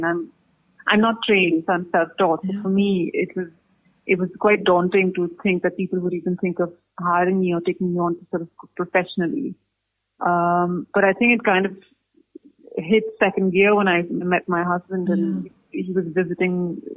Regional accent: Mumbai, Maharashtra, India; moved away as an adult; now in United Kingdom; I'm originally from Bombay. I was born there. I was brought up there. Yeah, Bombay girl. And my parents, of course, lived in India.

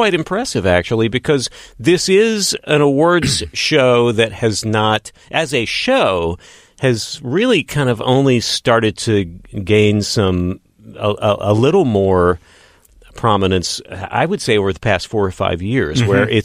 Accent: Odessa, Texas, United States; now in Los Angeles, United States; back when I was growing up in Odessa, Texas

